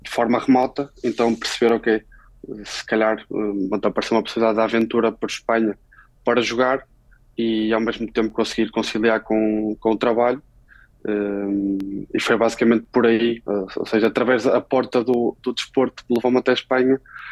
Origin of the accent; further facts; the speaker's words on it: Braga, Portugal; moved away as an adult; now in Spain; estudei em Braga, eu sou de Braga, sempre fiz todo o meu percurso em Braga